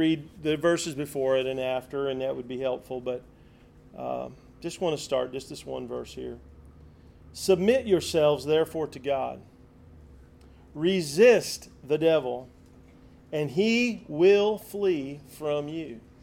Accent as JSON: {"language": "English", "country": "United States", "said": "Well, I'm a Christian, but I'm also an American."}